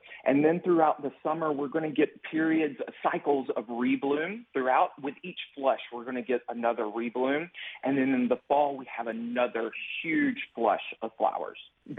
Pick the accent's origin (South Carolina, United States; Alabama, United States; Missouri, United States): Alabama, United States; growing up in Alabama, you know, mother always took my picture on Easter